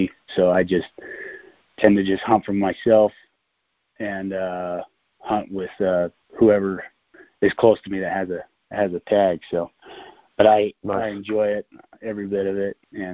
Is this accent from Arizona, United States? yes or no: yes; Cornville, Arizona, United States; So I was born and raised in Arizona. I was born in Cornville, Arizona, small little town south of Flagstaff.